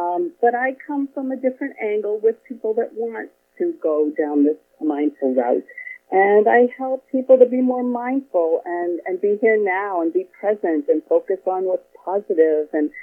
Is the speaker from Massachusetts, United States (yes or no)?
yes; Boston, Massachusetts, United States; now in Florida, United States; Well, I'm originally from Boston, and now I've been in Florida for many years.